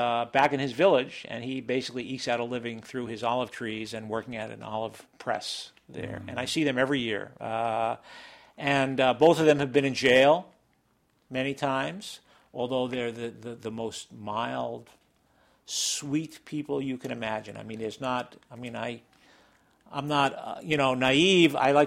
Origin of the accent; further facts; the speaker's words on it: New York City, New York, United States; now in Dorchester, United States; Well, I live in Dorchester. I was born and raised in New York City.